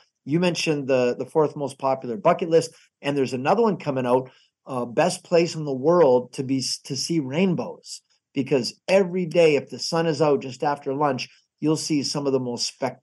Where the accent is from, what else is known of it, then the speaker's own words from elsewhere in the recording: Niagara Falls, Ontario, Canada; I remember when I was in university, people would say, oh, where are you from? And I'd say Niagara Falls, and they'd snicker a little bit.